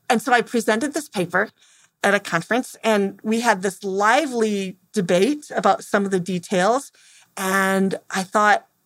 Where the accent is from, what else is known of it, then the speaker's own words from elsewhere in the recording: Temperance, Michigan, United States; I'm from Temperance, Michigan.